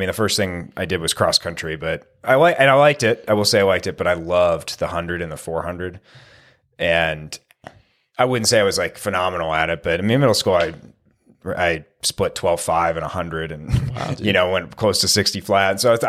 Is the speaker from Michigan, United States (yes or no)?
yes; Livonia, Michigan, United States; I grew up in Livonia, which probably will mean nothing to people listening